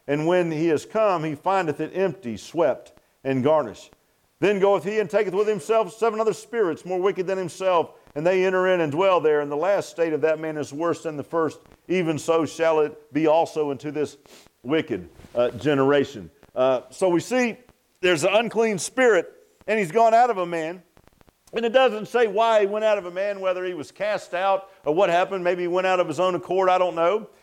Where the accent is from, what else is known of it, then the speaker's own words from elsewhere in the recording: Virginia Beach, Virginia, United States; I remember I grew up in the Virginia Beach area, and there was a lot of Revolutionary War things close by, Williamsburg, Petersburg, and even in Norfolk itself.